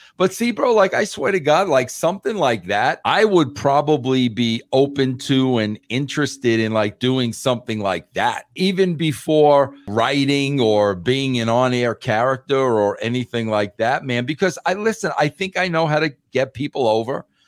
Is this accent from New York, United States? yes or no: yes; New York City, New York, United States; being a New Yorker, they thought that I would be good for that show.